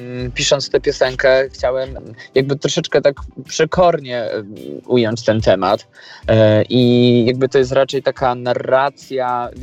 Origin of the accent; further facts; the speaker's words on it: Rzeszów, Subcarpathian Voivodeship, Poland; now in Warsaw, Poland; Jest etap, kiedy przyjechałem z małego miasta do Warszawy, bo to był przez Rzeszowa, pochodzę z Rzeszowa